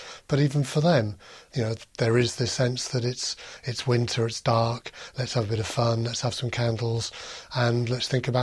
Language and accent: English; United Kingdom; as a culture, as a British culture, we're not very good at doing rituals.